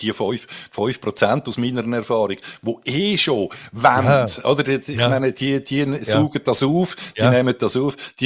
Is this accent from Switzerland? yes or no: yes; Switzerland; Wir sind ja Schweizer.